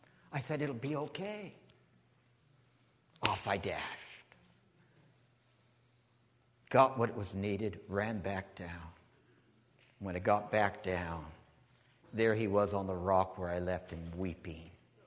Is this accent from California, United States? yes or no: yes; California, United States; We moved back to California. I grew up hiking in the Sierra Nevada mountains of California